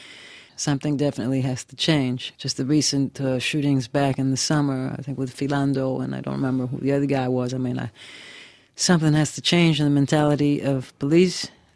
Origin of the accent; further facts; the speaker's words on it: United States; moved away as an adult; now in France; when I'm back in the United States, I feel like a French person. And when I'm here in France, I'm definitely an American.